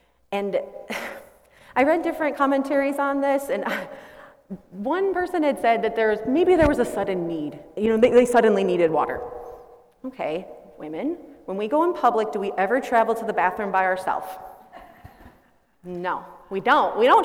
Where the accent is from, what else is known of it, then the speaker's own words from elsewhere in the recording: Fulton, United States; So I'm from Fulton.